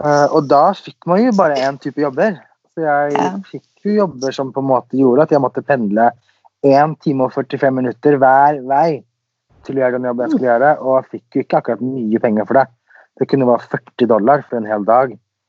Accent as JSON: {"language": "Norwegian", "country": "Sweden", "tie": "born or raised there", "said": "Jeg er jo født og oppvokst i Sverige, så der har jeg bodd."}